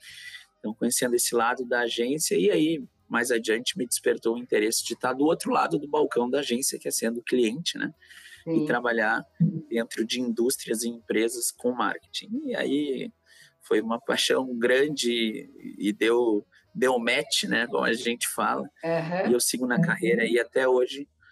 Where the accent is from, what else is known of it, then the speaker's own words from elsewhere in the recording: Porto Alegre, Rio Grande do Sul, Brazil; Eu sou natural de Porto Alegre, né? Sou gaúcho e vivi aqui, exceto por 6 meses, que eu tive uma experiência no exterior, morando nos Estados Unidos, mas o resto da minha vida toda morando aqui em Porto Alegre.